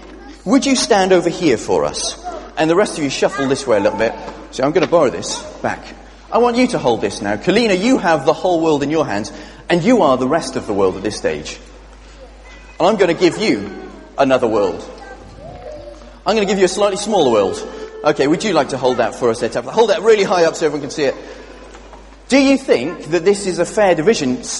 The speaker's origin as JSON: {"language": "English", "region": "Wales", "country": "United Kingdom", "said": "Just dropping that one there as a Welshman."}